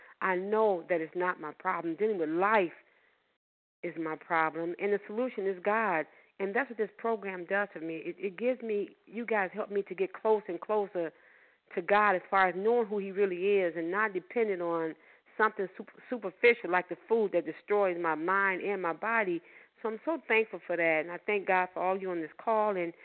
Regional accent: Chicago, Illinois, United States; I'm from Chicago.

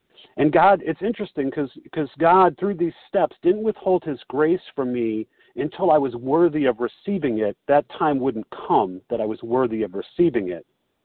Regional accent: Chicago, Illinois, United States

